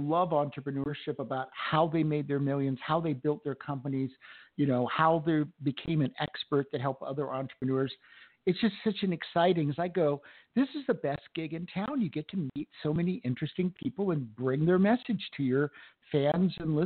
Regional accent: Tampa, Florida, United States; now in Denver, United States; I'm from Tampa originally before I moved to Denver.

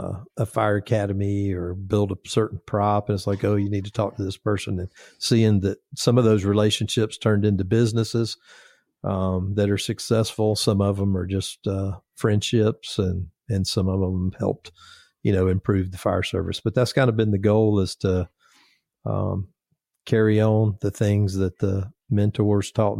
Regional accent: Conyers, Georgia, United States; So I started at my local department, where I grew up in Conyers, and, stayed there about 7 years and then ended up going to the city of Atlanta in 92 and doing 30 years there.

